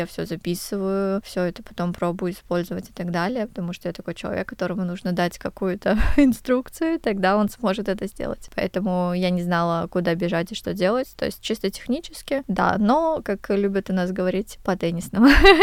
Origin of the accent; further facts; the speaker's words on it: Krasnodar, Krasnodar Krai, Russia; Я сама из Краснодара